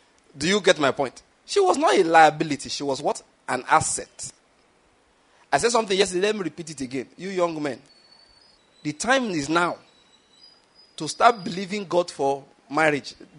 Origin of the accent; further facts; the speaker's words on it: Ondo, Nigeria; And I am from Ondo State. The only language we have in common, physically speaking, is English language.